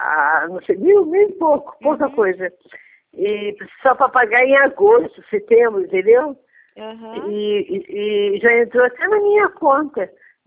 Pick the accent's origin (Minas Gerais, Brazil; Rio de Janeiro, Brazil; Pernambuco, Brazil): Rio de Janeiro, Brazil; eu sou do Rio de Janeiro.